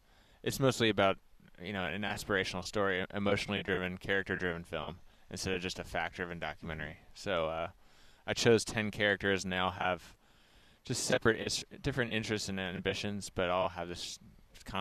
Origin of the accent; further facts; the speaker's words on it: Connecticut, United States; I'm from Connecticut originally.